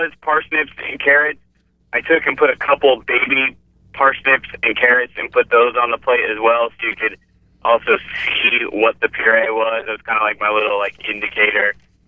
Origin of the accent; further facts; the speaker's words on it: Fort Myers, Florida, United States; moved away as an adult; also born or lived in Denver; now in Los Angeles, United States; So I was born in Fort Myers, Florida, but I grew up from 9 to 14 in Denver and then moved back to Florida. And then when I was old enough, 2006, I moved to Los Angeles.